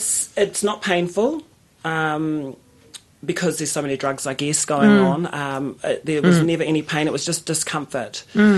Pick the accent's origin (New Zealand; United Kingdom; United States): New Zealand; Masterton, Wellington; And I've travelled a lot, so I'm quite worldly. And this is my hometown, Masterton, but you know, I belong to the world.